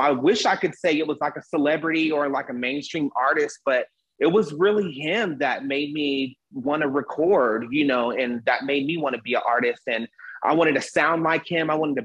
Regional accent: Texas, United States; I am from Texas.

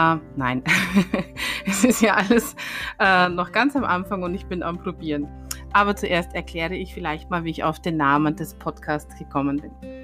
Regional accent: Bavaria, Germany; now in Stuttgart, Germany; Und zwar aus Bayern, genauer gesagt aus der nördlichen Oberpfalz, wo man so liebevoll sagt, das ist da, wo die Leute bellen. Mein Dialekt ist allerdings schon gemäßigt und seit circa 10 Jahren wohne ich schon im Schwoberländle, im Großraum Stuttgart.

